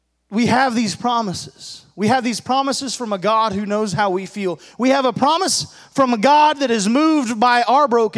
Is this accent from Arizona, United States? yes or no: no; Illinois, United States; Because I grew up in farmland. I grew up in Illinois, where just a bunch of farmers, a little rural community.